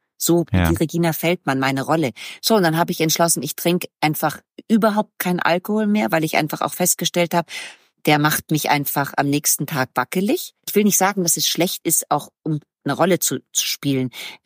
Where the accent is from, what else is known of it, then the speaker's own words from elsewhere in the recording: Munich, Bavaria, Germany; now in Berlin, Germany; Ich lebe mitten in Berlin. Ich bin ja Münchnerin und habe mich mit 15 Jahren so sehr in Berlin verliebt und wollte immer hierher.